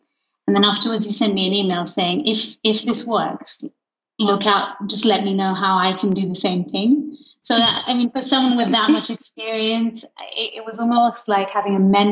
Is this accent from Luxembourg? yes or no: yes; Luxembourg; because I grew up in Luxembourg